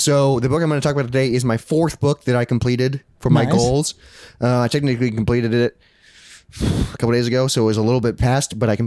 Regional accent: Iowa, United States; We're from Iowa

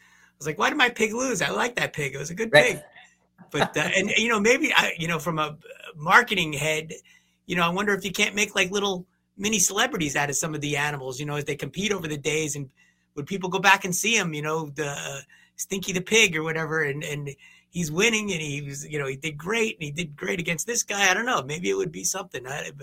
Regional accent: New Jersey, United States; I don't have a big agricultural background. I grew up in New Jersey, so I don't even know if we had a state fair when I was there.

